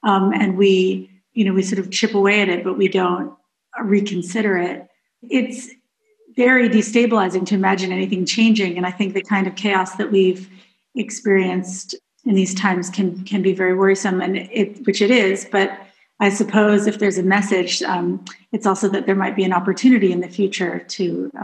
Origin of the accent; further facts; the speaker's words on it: United States; I think for me as an American, this history is really inspiring.